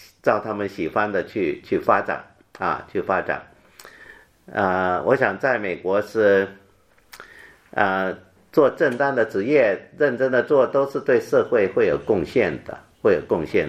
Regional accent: Taiwan; now in United States; 是我们从台湾来的早就来美国了哈

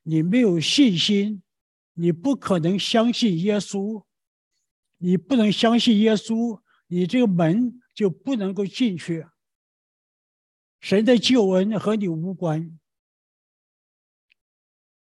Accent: Taiwan; 我们台湾人讲有听没有见呢？

